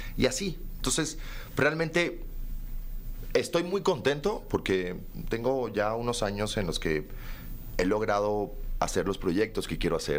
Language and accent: Spanish; Mexico; also born or lived in Cuba; O sea, yo ya de por sí soy un migrante. Yo soy un cubano que en México creció y aquí hice mi carrera.